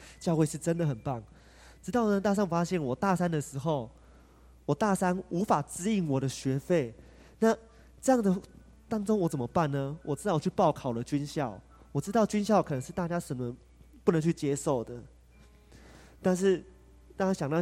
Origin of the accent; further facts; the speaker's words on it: Taipei, Taiwan; born there; 我出生在台北，我出生在台北市，那家里的家境还不错。